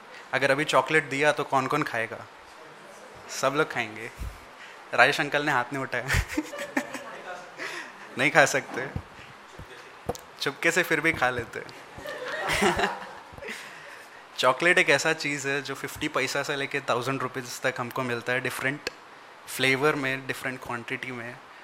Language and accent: Hindi; Mumbai, Maharashtra, India; आप कहाँ के हो, आप मुंबई के हो? मैं हाँ मुंबई के हो.